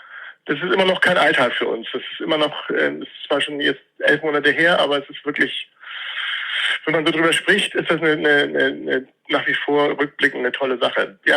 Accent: Hamburg, Germany; born there; Ich bin in Bergedorf geboren.

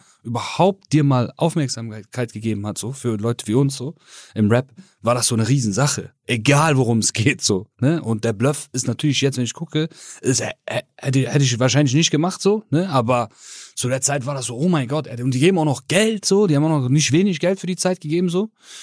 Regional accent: Germany; Ich komme aus Deutschland, Digga

